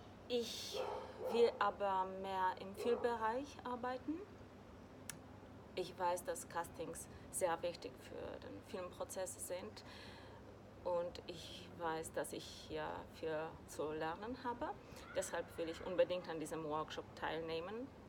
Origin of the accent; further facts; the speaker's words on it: Warsaw, Masovian Voivodeship, Poland; born there; Ich bin 1978 in Warschau geboren. Ich arbeite regelmäßig auf Polnisch, Deutsch und Englisch